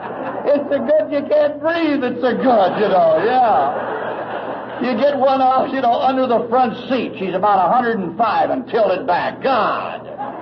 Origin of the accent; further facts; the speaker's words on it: Los Angeles, California, United States; being born and raised in L.A., being Irish and Italian, I'm sure had something to do with it.